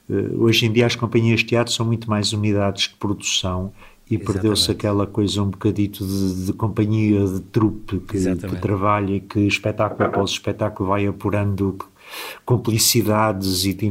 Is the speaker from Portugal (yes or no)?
yes; Porto, Portugal; born there; Nasci mesmo no Porto, sim.